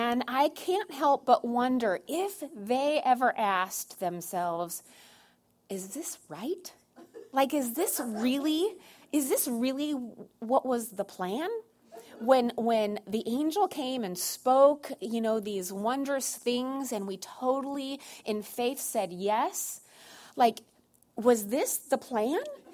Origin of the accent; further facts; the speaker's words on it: California, United States; I'm from Orange County, and I can just go home anytime I want to, and it's like an hour and a half, 2 hours away.